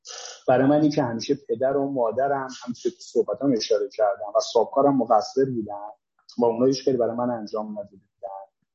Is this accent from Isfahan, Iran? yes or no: yes; Isfahan, Iran; now in Kerman, Iran; من توی شهری که دارم زندگی میکنم، کرمان، مثلا کرمانی نیستم، من اصالتا اصفهانی هستم ولی توی کرمان دارم سالها زندگی میکنم.